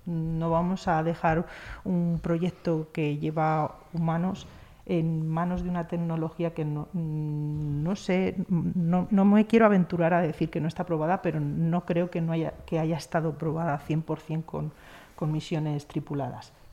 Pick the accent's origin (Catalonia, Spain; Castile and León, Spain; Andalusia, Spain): Castile and León, Spain; Valladolid; moved away as an adult; now in Madrid, Spain; Yo vine de Valladolid a trabajar en Madrid en una empresa